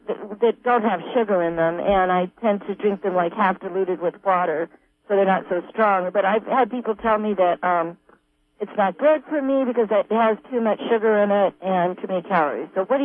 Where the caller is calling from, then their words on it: Phillipsville, California, United States; Oh, I'm calling from Phillipsville